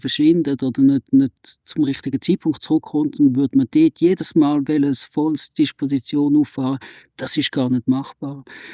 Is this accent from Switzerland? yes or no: yes; Switzerland; was bei uns in der Schweiz extrem selten geht.